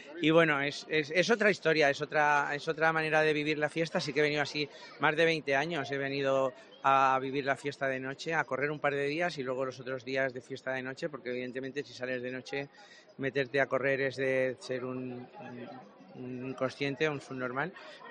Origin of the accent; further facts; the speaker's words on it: Valencia, Valencian Community, Spain; somos una familia de Valencia que viene a San Fermínes como pamplónicas.